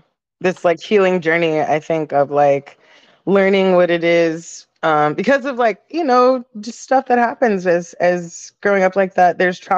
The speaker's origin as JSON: {"language": "English", "country": "United States", "said": "for people who don't know, I'm Mexican American. I'm what they call a pocha."}